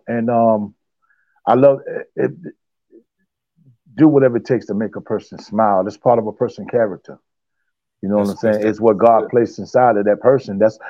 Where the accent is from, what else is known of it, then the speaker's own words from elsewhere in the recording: Avon Park, Florida, United States; also born or lived in St. Petersburg / Orlando; now in Indiana, United States; I was originally born in St. Petersburg, Florida. I was raised in Avon Park, Florida. And moved to Orlando, Florida. And okay. Now based out of in Indiana right now.